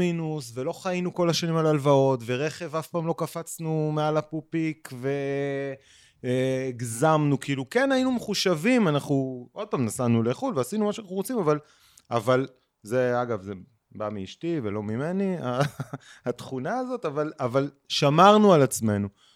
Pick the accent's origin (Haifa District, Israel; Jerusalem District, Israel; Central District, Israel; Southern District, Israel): Haifa District, Israel; Haifa; also born or lived in Nesher; גדלתי בחיפה, כאילו גדלתי בנשר, אחרי זה בחיפה